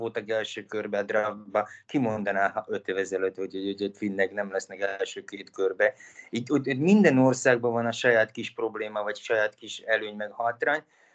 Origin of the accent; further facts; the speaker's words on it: Slovakia; mert szlovák vagyok